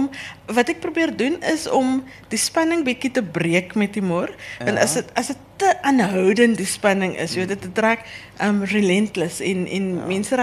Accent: Grabouw, Western Cape, South Africa; born or raised there

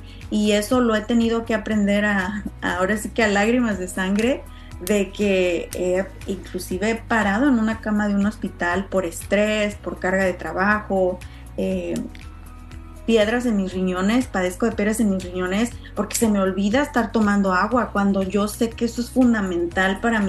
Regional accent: Mexico; criada en México y en este ambiente que les comentaba al inicio

